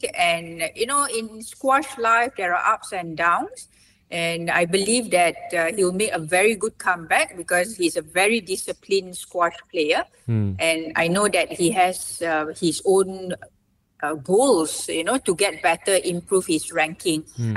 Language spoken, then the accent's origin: English; Malaysia; English is a second language; This also give, I should say, inspire other young players that we can do it as Malaysian squash player.